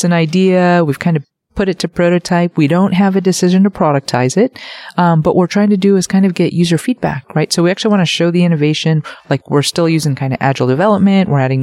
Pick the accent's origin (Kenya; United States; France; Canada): United States; So my family's from Korea, like I'm American